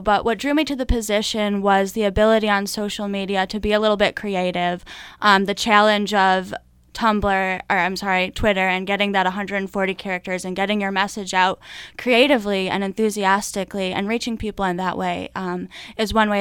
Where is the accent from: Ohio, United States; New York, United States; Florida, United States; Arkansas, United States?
New York, United States; Syracuse; also born or lived in Clarksville, Tennessee; now in North Carolina, United States; Yeah, I grew up in Syracuse, New York. Hated it. Gray, snowy, 1 degrees today, so I'll take the 33.